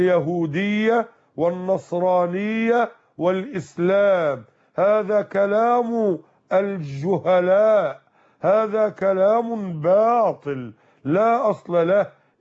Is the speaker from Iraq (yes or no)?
no; Egypt; عندنا في مصر